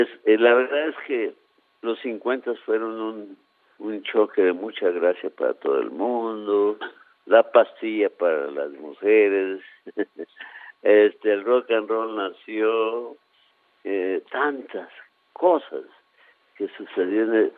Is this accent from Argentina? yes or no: no; Coalcomán, Michoacán, Mexico; born there; hace un montón de años nací en Cualcomán, Michoacán, y estoy muy orgulloso de mi país, de México.